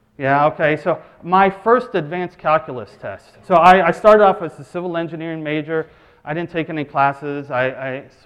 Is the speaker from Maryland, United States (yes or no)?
yes; Maryland, United States; I grew up just outside Washington, D.C. in Montgomery County, and there are a few Browns.